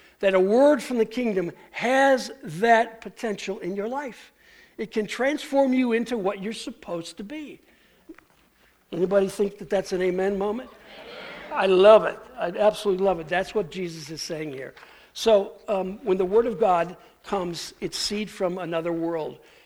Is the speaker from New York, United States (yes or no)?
yes; New York, United States; when I was growing up in Western New York, once again, the Great Lakes were near to us where I lived.